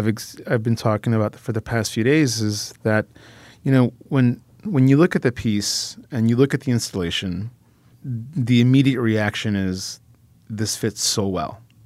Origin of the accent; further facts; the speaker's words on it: Chicago, Illinois, United States; You know, I'm from Chicago.